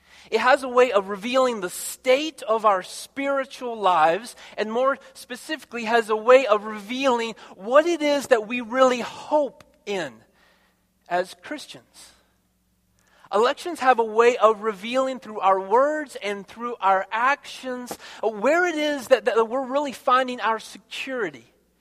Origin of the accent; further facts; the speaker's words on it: United States; It's a day that we as American citizens have the privilege of being a part of that process of electing men and women that are going to lead our state and our country.